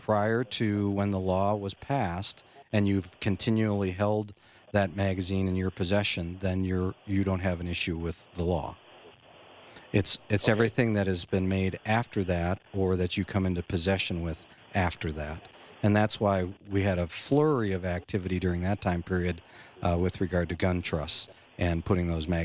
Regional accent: Wisconsin, United States; I just traveled back to the upper Midwest. I'm from Wisconsin. We went back to Wisconsin for over the 4th.

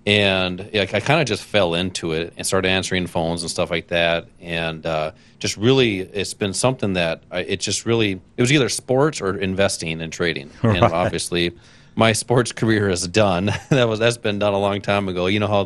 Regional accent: Minnesota, United States; You know, I grew up in Minnesota, kind of the northern part of Minnesota, small town

